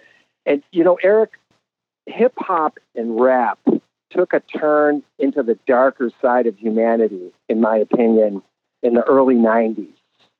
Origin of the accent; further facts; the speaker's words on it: Detroit, Michigan, United States; And personally, growing up in Detroit in the 60s, I was glued to that transistor radio.